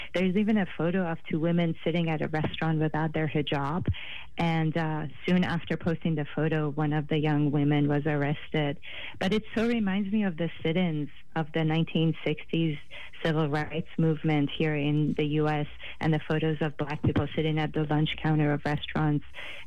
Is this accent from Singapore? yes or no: no; Shiraz, Fars, Iran; so I'm from Shiraz, Iran originally, and when I was 6 years old